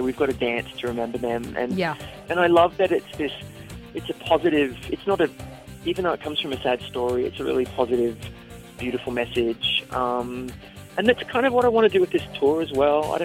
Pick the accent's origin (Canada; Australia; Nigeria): Australia; now in United States; I'm Australian, he's British, and we live in America.